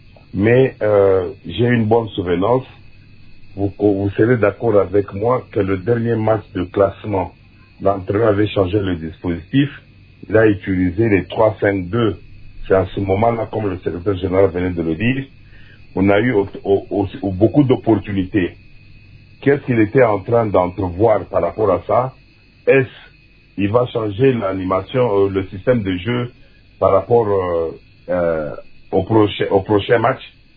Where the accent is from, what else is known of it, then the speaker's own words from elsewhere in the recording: DR Congo; Il est vrai qu'on est Congolais